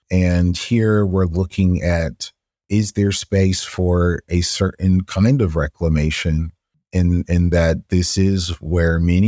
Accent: Atlanta, Georgia, United States; growing up in Atlanta, you know, that I came into much contact

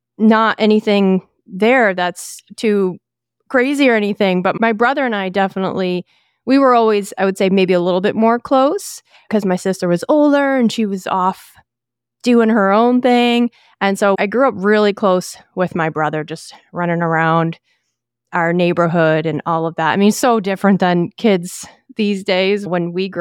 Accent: Buffalo, New York, United States; So I actually grew up right outside of Buffalo, New York.

